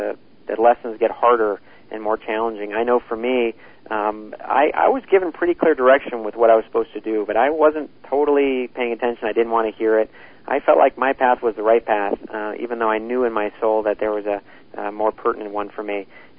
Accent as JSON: {"language": "English", "town": "Albuquerque", "region": "New Mexico", "country": "United States", "tie": "born there", "said": "I was born in Albuquerque, New Mexico."}